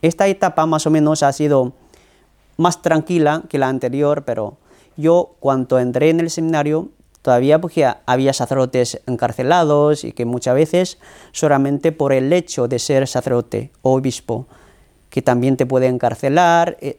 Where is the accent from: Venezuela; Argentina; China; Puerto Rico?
China; North China; Spanish is a second language; Yo vengo de China, que de una diócesis del norte. Ya desde pequeño yo ya soy católico, que porque mi familia, que siempre ha sido católica de generación